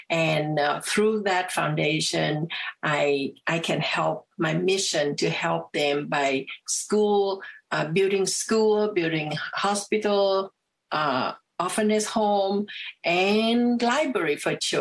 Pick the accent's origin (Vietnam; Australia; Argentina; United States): Vietnam; English is a second language; now in Toronto, Canada; My name, I came from Vietnam, and I want to have freedom in Canada. And that's all this process that I'm so thankful that Canadian, they accepted us. And that's why we moved to Toronto.